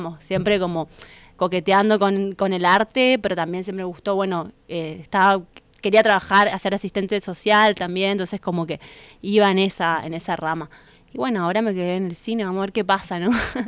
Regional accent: Corrientes, Argentina; Yo soy de Corrientes, un pueblo, digamos, vivía en Capital en ese momento.

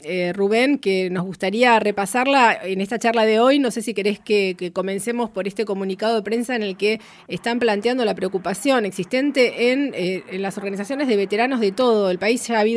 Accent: Argentina

